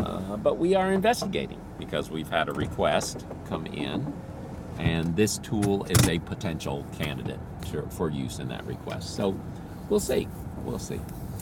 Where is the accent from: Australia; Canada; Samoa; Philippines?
Philippines; now in United States; I remember this. I grew up in the Philippines. So I'm still on the tail ends of that.